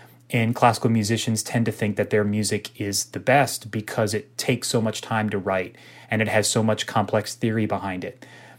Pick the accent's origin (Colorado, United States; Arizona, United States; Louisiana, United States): Louisiana, United States; New Orleans; I said I grew up in New Orleans, and it's very much a part of me.